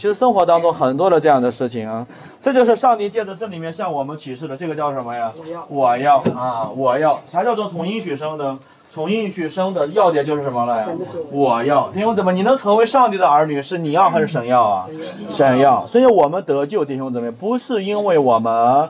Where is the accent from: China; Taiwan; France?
China; North China; 我们老家呢是北方，北方呢到了冬天会下雪